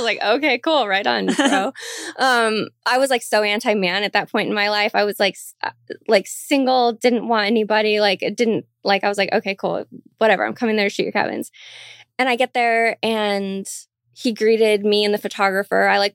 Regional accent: Portland, Oregon, United States; I thought I could handle it because I'm like, whatever, I'm from Portland, yeah.

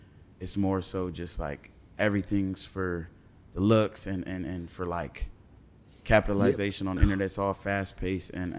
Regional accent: California, United States; I'm from California. It's like born, every man for themselves type of.

